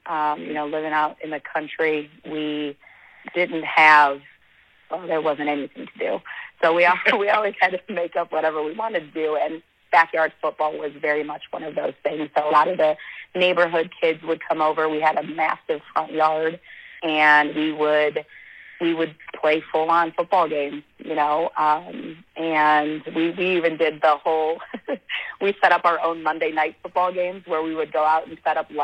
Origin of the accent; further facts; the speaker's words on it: Ohio, United States; But I grew up in Geauga County, which is about 40 minutes from downtown Cleveland.